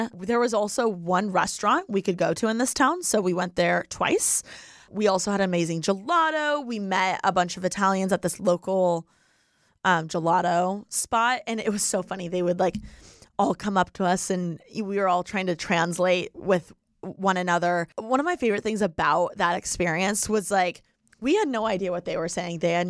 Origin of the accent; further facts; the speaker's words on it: Indiana, United States; if I were in Indiana, like my hometown, if someone came to visit, I'd be like, why would you come here out of all the places in the States?